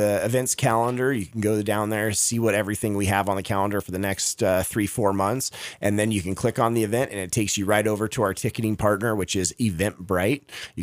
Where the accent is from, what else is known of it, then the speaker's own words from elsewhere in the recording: Minnesota, United States; Yeah, Osseo Senior High, which is a northwest suburb of the Twin Cities.